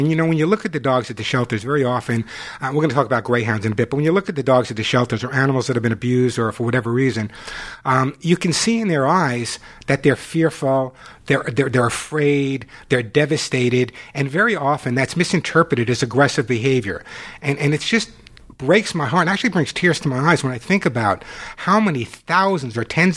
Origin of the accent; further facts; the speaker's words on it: New York, United States; now in California, United States; I grew up in New York, and my father never hugged me.